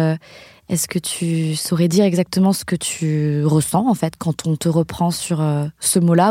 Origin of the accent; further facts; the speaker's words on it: Lille, Hauts-de-France, France; born there; accent: Nord; Je suis née à Lille, dans le nord de la France